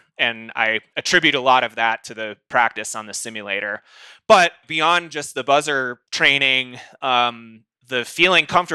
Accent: Fort Collins, Colorado, United States; I'm sure I said, hey, I'm new here. I'm from Fort Collins, Colorado.

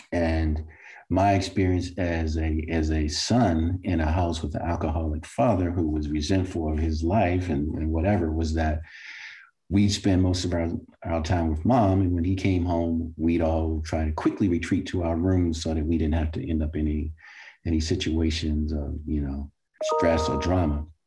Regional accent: Baltimore, Maryland, United States; born or raised there

